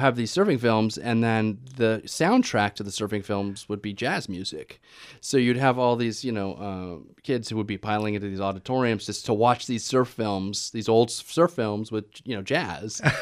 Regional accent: Reno, Nevada, United States; also born or lived in San Francisco; I grew up in Reno, Nevada. It's high desert. You're sort of 4 hours away from the ocean.

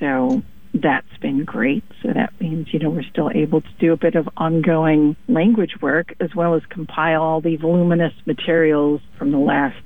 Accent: Coos Bay, Oregon, United States; Yeah, I was born in Coos Bay, lived there until, till I went away to Oregon State University when I was 20.

